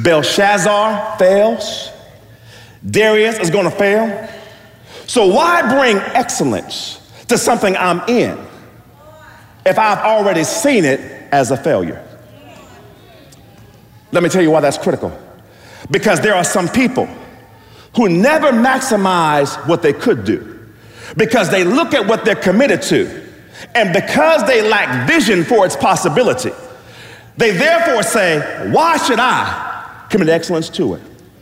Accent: Youngstown, Ohio, United States; Many of you all know that I grew up in Youngstown, Ohio. And I grew up on the south side of Youngstown, Ohio

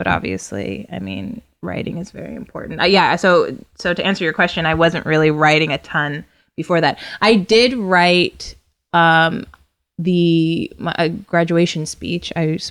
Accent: Bakersfield, California, United States; rallies in Oildale, which is the northern part of Bakersfield, and black people live on the east. I grew up in the Northwest.

